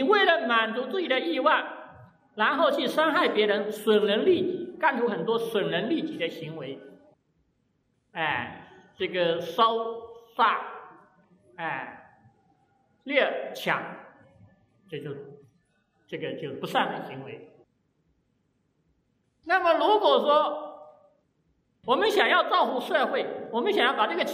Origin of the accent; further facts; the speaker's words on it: Nantong, Jiangsu, China; 我们现在是地球人，而不是说不只是一个中国人，还不只是一个江苏人、南通人，我们是中国人。